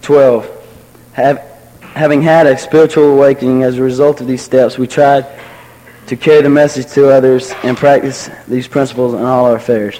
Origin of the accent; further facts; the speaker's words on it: Lawrenceville, Georgia, United States; I'm from Alateen from Lawrenceville, Georgia.